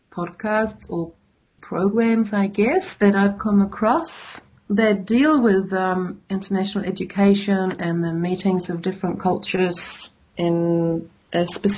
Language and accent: English; Denmark; English is a second language; moved away as an adult; also born or lived in New Zealand; Well, I grew up in Denmark, and I went to school and high school there. And when I finished high school, I went to New Zealand